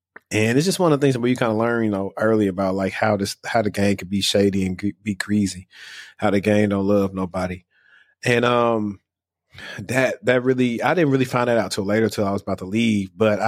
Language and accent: English; Louisiana, United States; now in Dallas–Fort Worth, United States; I'm from Louisiana, and I moved to the DFW area exactly 6 years ago.